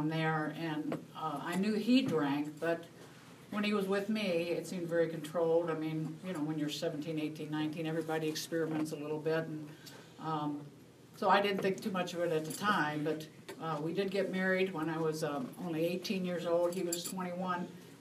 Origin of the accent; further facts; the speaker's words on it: West Virginia, United States; We're from West Virginia, as my husband says, a bunch of hillbillies back there in West Virginia.